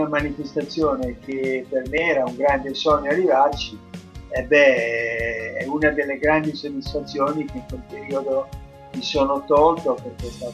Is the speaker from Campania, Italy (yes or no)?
no; Genoa, Liguria, Italy; da un genovese e un toscano è nata questa grande dichiarazione d'amore alla mia città